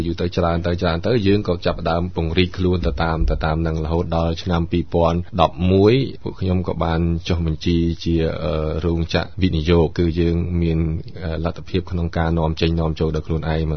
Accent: Kampong Speu, Cambodia; ខ្ញុំមានស្រុកកំណើតនៅភូមិម្ដងឃុំវាំងចាស់ស្រុកម្ដងនៅខេត្តកំពង់ស្ពឺ

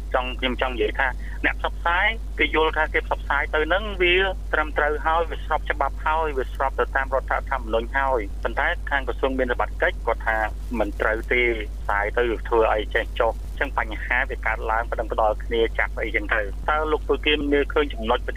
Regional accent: Phnom Penh, Cambodia; បាទខ្ញុំមកពីភ្នំពេញ

